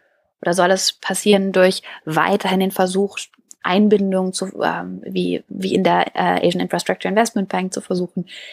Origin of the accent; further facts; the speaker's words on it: North Rhine-Westphalia, Germany; wie bei uns im Ruhrpott